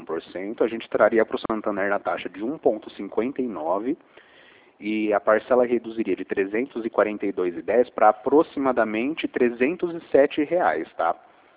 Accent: Bauru, São Paulo, Brazil; sou aqui de Bauru mesmo

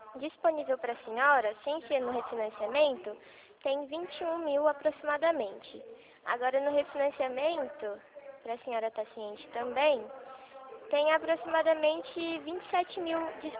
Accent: Rio Claro, São Paulo, Brazil; Eu sou aqui de Rio Claro, tá bom?

